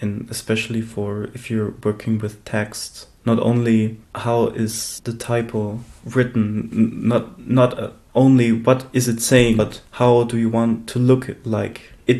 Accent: Galicia, Spain; Because we're from North Spain, from Galicia, they have their own language.

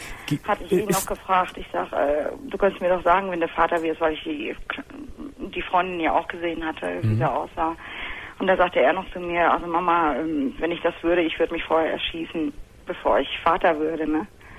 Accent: Lower Saxony, Germany; ich komme aus Norddeutschland und also im Raum Hannover.

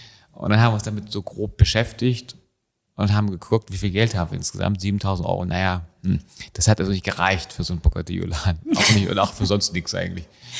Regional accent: Hamburg, Germany; wir sind in Hamburg aufgewachsen

